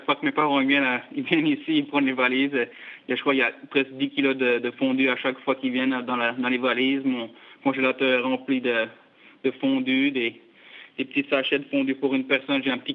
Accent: Switzerland; now in United States; Ils entendent mon accent français, ils pensent que je viens du Canada, puis maintenant quand je rentre en Suisse, les gens, ils disent que j'ai un accent américain

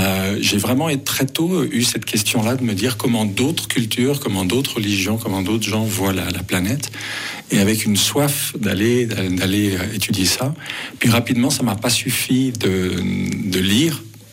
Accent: Geneva, Switzerland; Moi, j'ai grandi à Genève dans une famille moitié catholique, moitié protestante.

